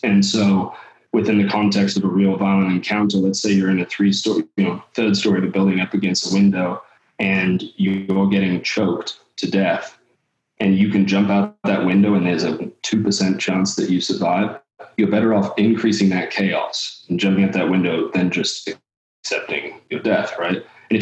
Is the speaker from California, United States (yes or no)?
yes; California, United States; I grew up a lot in California and half English and half American, by the way, for people like, where the fuck is this guy from?